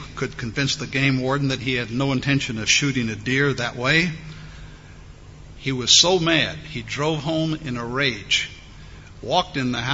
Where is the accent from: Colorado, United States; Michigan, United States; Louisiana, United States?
Louisiana, United States; This is back where I grew up in Louisiana.